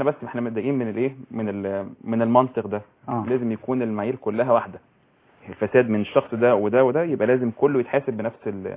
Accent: Alexandria, Alexandria Governorate, Egypt; بيجوا عشان يعملوا عمليات لمرضى غريبه في عندنا في اسكندريه

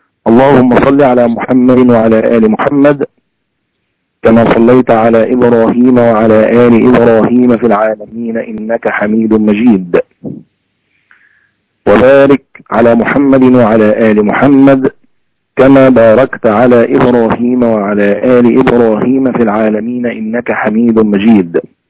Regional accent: Egypt; فلو أن رجلا ذهب إلى رجل آخر لكي يخطب ابنته عندنا في مصر

